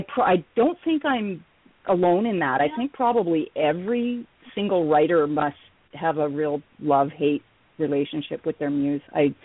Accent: Canada; I've been in the same district almost my entire life. I guess you'd call that a county in the States. I'm Canadian.

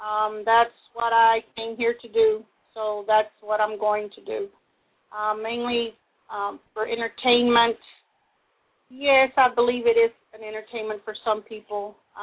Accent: Fort Worth, Texas, United States; Well, I'm from Texas, born and raised in Fort Worth

